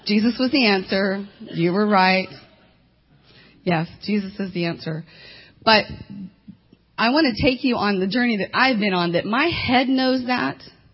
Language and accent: English; Utah, United States; And we're in from Utah. We're having a great time. We have just a few more days, and not too long. We are going home.